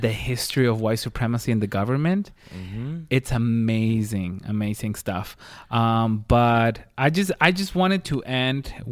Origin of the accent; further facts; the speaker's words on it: Pennsylvania, United States; my daddy Pennsylvania, mama from Pennsylvania. You mix that pencil with the Vania, I'm from Pennsylvania.